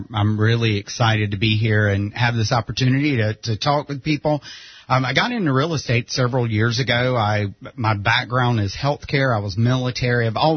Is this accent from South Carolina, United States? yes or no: yes; South Carolina, United States; I do have some family here, but I'm not originally from here, if you can't tell by the accent. I'm from South Carolina, was in the Air Force, so I've moved all around.